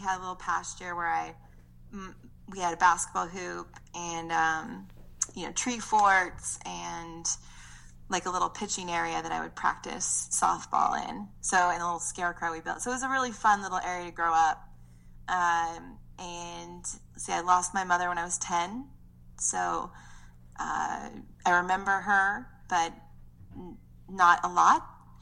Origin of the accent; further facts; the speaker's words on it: Seattle, Washington, United States; So, but yeah, I grew up in Seattle.